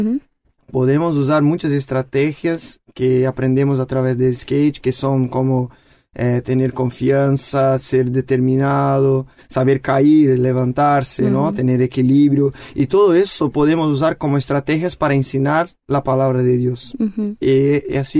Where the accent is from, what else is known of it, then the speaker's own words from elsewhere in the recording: Biporã, Paraná, Brazil; Spanish is a second language; moved away as an adult; Yo soy de Biporã, una ciudad chica cerca de en Paraná, al norte, uh-huh, de Paraná, una ciudad de 55.000 habitantes. Entonces yo soy de una iglesia presbiteriana.